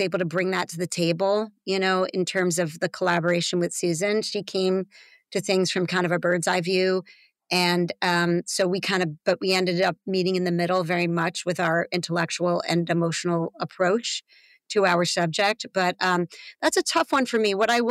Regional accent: Manhattan, New York, United States; also born or lived in Connecticut; I'm not. No, I grew up in Manhattan and Connecticut.

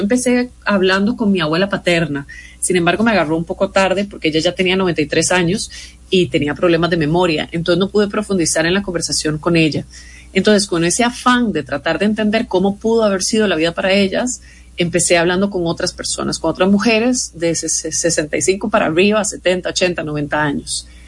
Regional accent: Costa Rica; yo me siento tica

